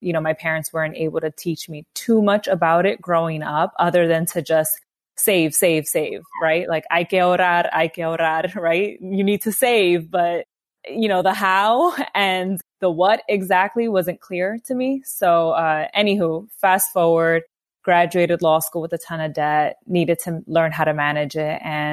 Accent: Bronx, New York, United States; I am born and raised in the Bronx, New York. My parents are immigrants. Mommy's from Ecuador and my daddy's from Honduras. I was born here.

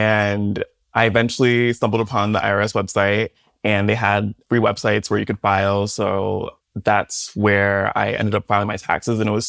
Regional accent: Michigan, United States; now in New York, United States; okay, like I'm in New York, like, but I'm like from Michigan. I was like, do I have to pay Michigan taxes?

